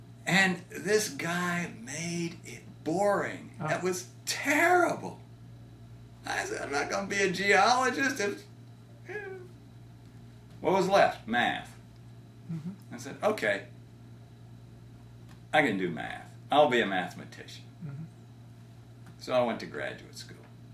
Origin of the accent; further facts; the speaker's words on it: New Orleans, Louisiana, United States; And one thing that, growing up in New Orleans, every kid goes to Mardi Gras